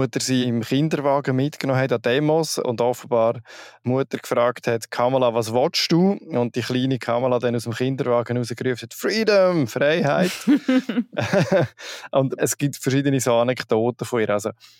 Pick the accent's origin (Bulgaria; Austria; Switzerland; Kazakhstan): Switzerland; Und bei uns in der Schweiz würde man wahrscheinlich sagen, vom Himmel geht.